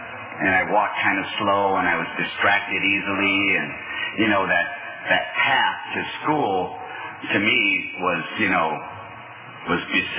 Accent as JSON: {"language": "English", "region": "Wisconsin", "country": "United States", "tie": "born or raised there", "said": "but I'll get started with the way I was raised in Wisconsin, with two brothers, one older, one younger"}